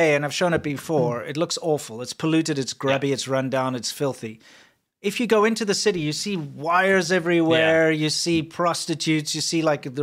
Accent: South Africa; I am African, by the way, I can say that. I'm South African.

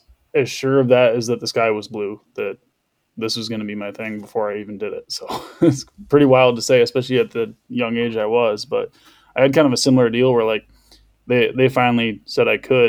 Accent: Michigan, United States; I'm 30. I'm from West Michigan.

